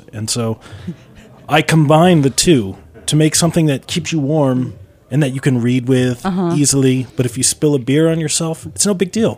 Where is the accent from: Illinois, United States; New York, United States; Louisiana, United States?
New York, United States; I grew up in Putnam County, New York